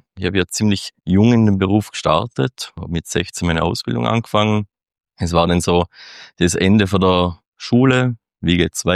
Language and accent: German; Vorarlberg, Austria; ich bin da ziemlich in der Nähe aufgewachsen